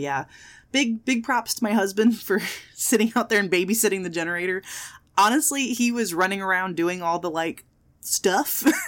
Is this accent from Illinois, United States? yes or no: no; San Antonio, Texas, United States; Yeah, because I grew up in San Antonio. So I remember we would always get the leftovers from hurricanes and stuff